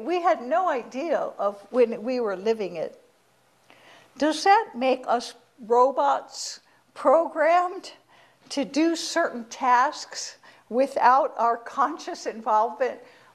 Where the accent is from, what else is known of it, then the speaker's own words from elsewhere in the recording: Japan; where I grew up in Japan